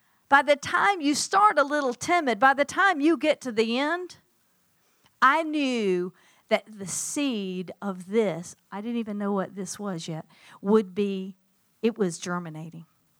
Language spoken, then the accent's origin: English; Georgia, United States; God, I'm a woman from Georgia.